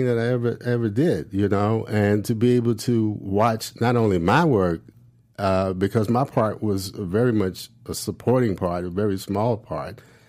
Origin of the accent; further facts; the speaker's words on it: Arkansas, United States; I'm from Arkansas. I know the whole story.